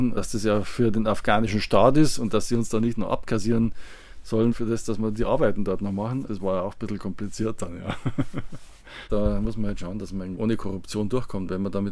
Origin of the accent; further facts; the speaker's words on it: Landsberg, Bavaria, Germany; Ich bin ja aus Landsberg